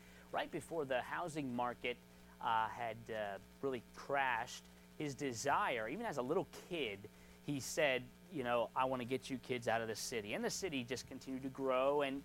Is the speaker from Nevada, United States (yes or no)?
yes; Las Vegas, Nevada, United States; I was actually born and raised in Las Vegas, Nevada. I am not from this area, but I'm from the West Coast. I was born and raised there, and I lived in Las Vegas up until my senior year of high school.